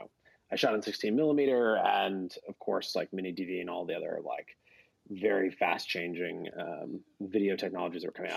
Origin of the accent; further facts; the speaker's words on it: Providence, Rhode Island, United States; now in Cambridge, United States; I grew up in Rhode Island, in Providence, Rhode Island. Yeah.